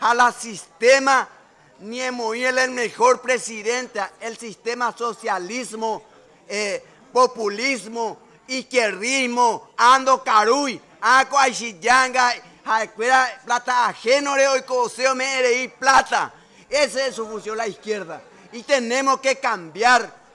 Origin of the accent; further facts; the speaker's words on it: Paraguay; Como paraguayo, la cosa poná, la cultura de los paraguayos, cómo somos, cómo cantamos